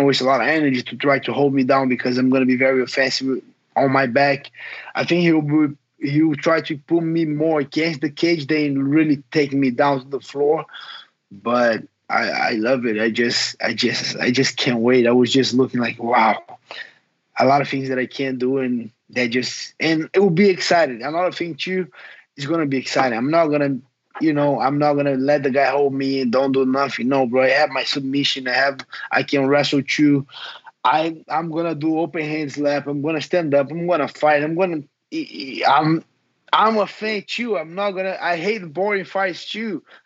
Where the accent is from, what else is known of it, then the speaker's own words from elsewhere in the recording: Rio de Janeiro, Brazil; I'm from Brazil, I'm from Rio.